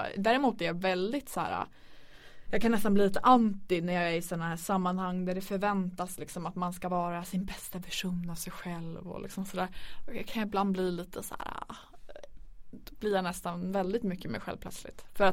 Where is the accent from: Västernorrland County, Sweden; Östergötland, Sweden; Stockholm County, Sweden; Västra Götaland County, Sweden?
Västernorrland County, Sweden; Örnsköldsvik; när jag är hemma i Örnsköldsvik, där jag är uppvuxen.